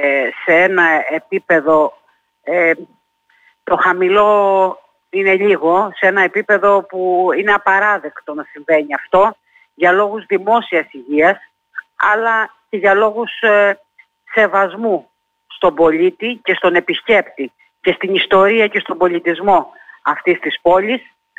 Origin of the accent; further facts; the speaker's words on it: Heraklion, Crete, Greece; είμαστε κάτοικοι αυτής της πόλης, είμαστε πολίτες αυτής της πόλης, είμαστε Ηρακλειώτες